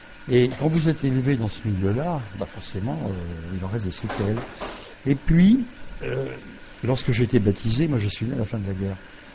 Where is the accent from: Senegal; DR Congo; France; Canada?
France; Occitanie; j'ai des racines terriennes, je suis originaire de l'Aude.